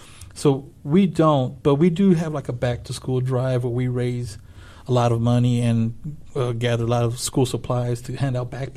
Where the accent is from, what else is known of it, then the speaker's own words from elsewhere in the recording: United States; first language Spanish; I grew up on the West Side, and my parents were immigrants, and I remember being frustrated with, you know, the language thing. Being my first language was Spanish